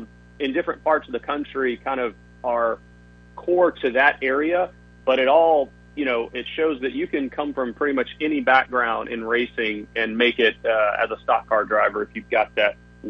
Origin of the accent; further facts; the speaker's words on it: Mississippi, United States; where I grew up in Mississippi, it was dirt racing was, you know, local short track dirt racing really dominated